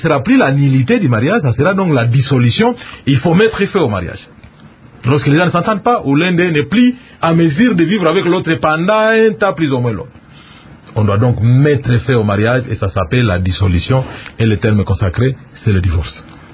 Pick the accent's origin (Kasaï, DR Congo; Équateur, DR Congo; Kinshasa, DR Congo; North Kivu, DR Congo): Équateur, DR Congo; En Afrique, et en particulier chez nous au Congo, vous devez verser la dot.